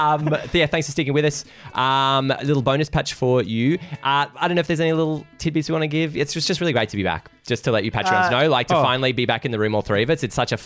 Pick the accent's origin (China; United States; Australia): Australia; I'm Australian.